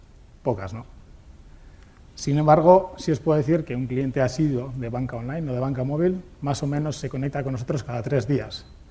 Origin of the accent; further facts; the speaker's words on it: Mondragón, Basque Country, Spain; vengo de Mondragón. Ya sabéis que se dice que en Mondragón somos más de hacer que de decir.